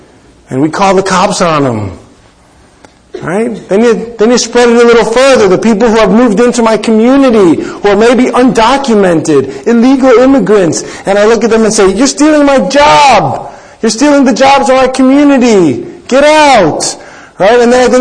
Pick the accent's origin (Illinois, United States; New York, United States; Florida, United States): New York, United States; Bushwick; It's funny, where I grew up in Bushwick, it's changed.